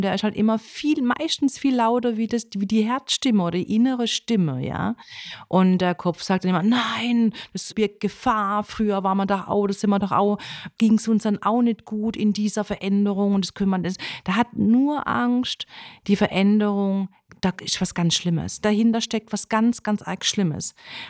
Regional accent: Offenburg, Baden-Württemberg, Germany; now in Freiburg, Germany

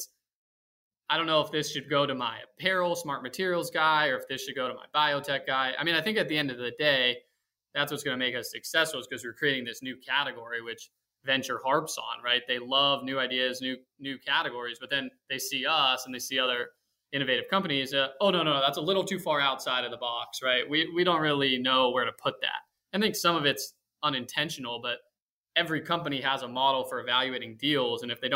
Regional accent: West Coast, United States; I grew up on the West Coast. And so that's where we tended to raise most of our capital.

